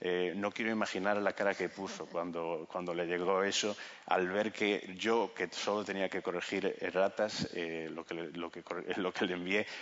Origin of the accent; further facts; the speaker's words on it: Galicia, Spain; la historia de lugares de donde yo vengo, que es de Galicia.